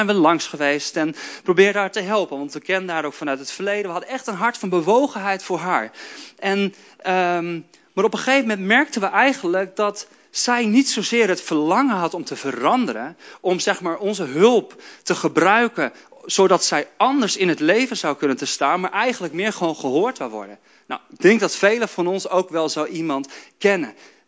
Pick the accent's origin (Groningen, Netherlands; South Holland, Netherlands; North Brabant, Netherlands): Groningen, Netherlands; komt uit Amerika, ik kom uit Noord-Groningen.